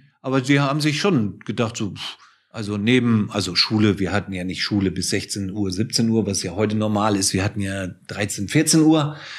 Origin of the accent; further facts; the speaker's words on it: Hamburg, Germany; born there; Weil ich bin ja zurückgezogen nach Hamburg in meine Geburtsstadt.